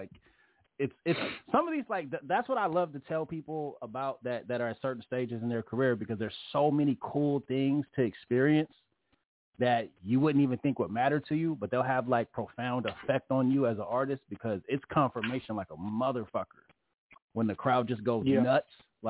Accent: San Jose, California, United States; But I grew up in San Jose. I grew up in the Bay Area.

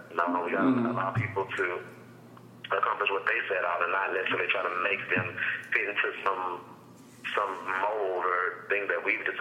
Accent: United States; This is the heart of my experiences as a man growing up in America, you know.

